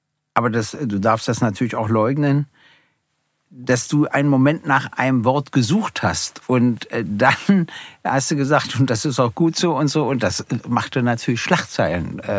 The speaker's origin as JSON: {"language": "German", "region": "Berlin", "country": "Germany", "tie": "born there", "said": "Und das ist nun mal meine Heimatstadt. Ich bin da ja 1948 geboren worden."}